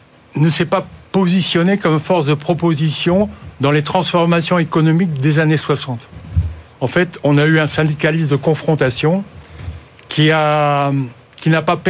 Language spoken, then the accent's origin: French; Hauts-de-France, France; moi, je suis du Nord-Pas-de-Calais.